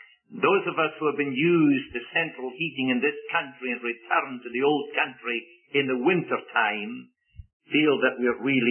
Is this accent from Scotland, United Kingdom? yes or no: yes; Scotland, United Kingdom; As you already know so well, I was brought up in Scotland.